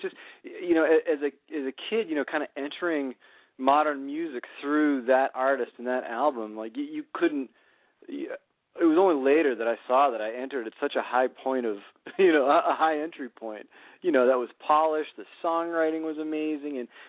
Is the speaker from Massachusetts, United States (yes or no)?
yes; Worcester, Massachusetts, United States; now in Boston, United States; I grew up in Worcester and Central Mass, and it was just … all day long.